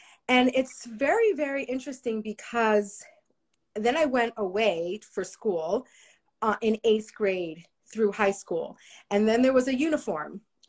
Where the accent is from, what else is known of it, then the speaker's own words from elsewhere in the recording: San Antonio, Texas, United States; now in Bozeman, United States; I grew up in San Antonio, Texas, doing the same thing, growing up in a Chabad family in outreach.